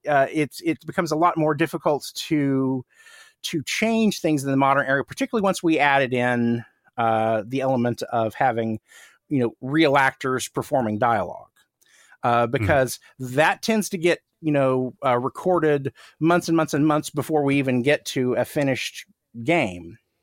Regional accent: Oklahoma, United States; because I grew up in outside of Tulsa, Oklahoma, which is, you know, it's a middle-sized city in Oklahoma, but nothing like being in Los Angeles.

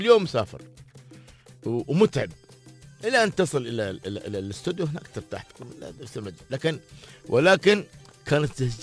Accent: United Arab Emirates; نحن ننفرد بلهجتنا، لها نكهة خاصة، لها هوية خاصة، مصطلحاتنا مميزة الحمد لله وغنية الإمارات بالمصطلحات.

